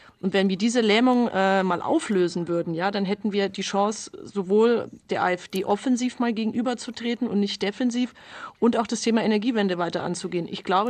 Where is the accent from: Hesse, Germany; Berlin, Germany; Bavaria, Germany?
Bavaria, Germany; Ich bin aus Bayern.